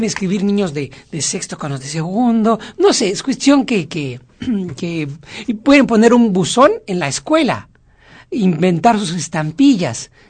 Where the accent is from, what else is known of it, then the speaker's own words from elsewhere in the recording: Colombia; 54 años, fanática de Radio Ombligo desde que lo escuché por primera vez hace 3 años, ya que no soy de Chiapas, soy colombiana.